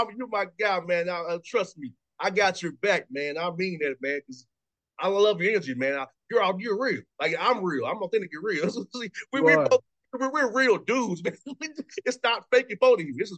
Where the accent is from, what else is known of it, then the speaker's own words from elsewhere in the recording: Atlanta, Georgia, United States; I said, I'm from Atlanta, bro. So you got to tell me about the Northeast, man.